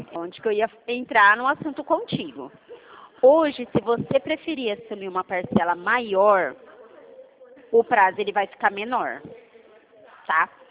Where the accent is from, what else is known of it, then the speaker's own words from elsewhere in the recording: Dracena, São Paulo, Brazil; O meu DDD é 18 também, que eu sou aqui de Dracena